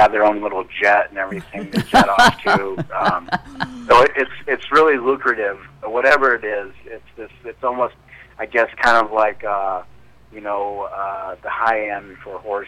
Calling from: Ellensburg, Washington, United States; I'm calling you from bright and sunny and hot Ellensburg, Washington. It's in the central part of the state.

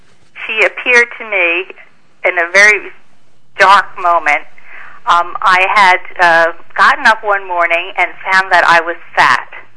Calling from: New York City, New York, United States; New York City.

